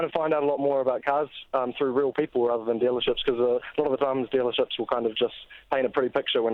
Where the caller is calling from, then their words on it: Lower Hutt, Wellington, New Zealand; I'm just calling from Lower Hutton.